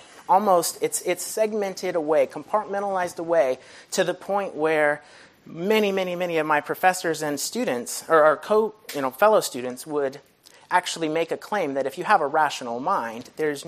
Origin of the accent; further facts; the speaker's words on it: Philippines; I grew up in the Philippines in a tribe that was very in tune with spirits and the spiritual realm.